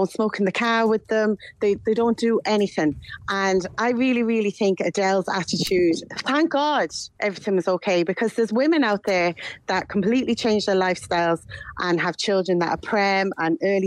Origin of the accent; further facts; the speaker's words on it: Manchester, North West England, United Kingdom; I'm from Manchester in England.